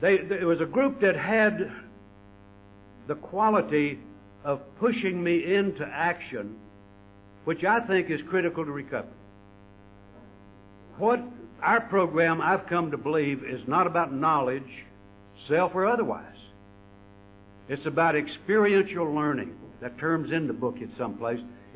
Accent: North Carolina, United States; You know, I'm from North Carolina. I can't even talk this fast.

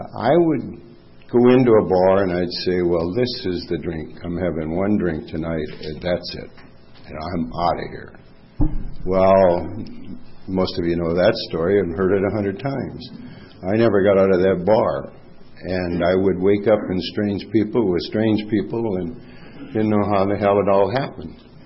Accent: Minneapolis, Minnesota, United States; And he and I grew up together in Minneapolis.

